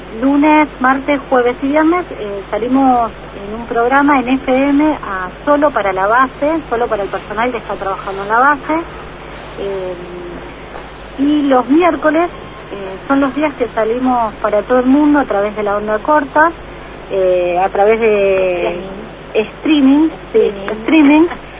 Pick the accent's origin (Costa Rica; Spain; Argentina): Argentina; Buenos Aires; soy de La Boca, de la Ciudad Autónoma de Buenos Aires.